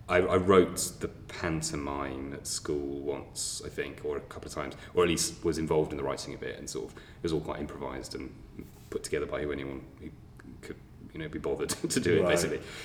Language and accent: English; Yorkshire and the Humber, United Kingdom; moved away as an adult; also born or lived in Cambridge; now in London, United Kingdom; I am from Yorkshire originally, yeah, but I've been in London since I left uni, so nearly 20 years, I guess.